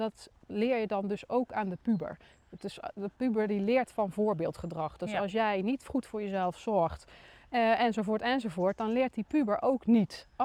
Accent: Tilburg, North Brabant, Netherlands; Het is van origine, ik kom uit Brabant, Tilburg.

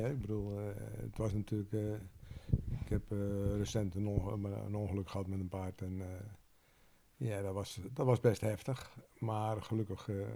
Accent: Wissekerken, Zeeland, Netherlands; Ik ben geboren op Noord-Beveland, een eilandje wat hier één eilandje hoger ligt dan Zuid-Beveland. In het dorpje Wissekerken, gezin van 4 kinderen, ik was de jongste. Echt een plattelandsdorpje, dus echt een dorp. Daar ben ik geboren en opgegroeid.

